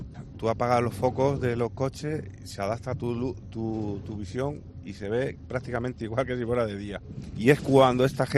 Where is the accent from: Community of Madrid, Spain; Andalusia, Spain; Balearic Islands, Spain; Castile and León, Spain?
Community of Madrid, Spain; Madrid; moved away as an adult; also born or lived in Navalvillar de Pela; Yo me he criado en Madrid, de hecho he vivido toda mi vida en Madrid, mis padres emigraron. Nací en el pueblo, en Navalvillar de Pela, pero me fui me llevaron con un añito así a Madrid, y de hecho me crié a Madrid. Y me vine hace 16 años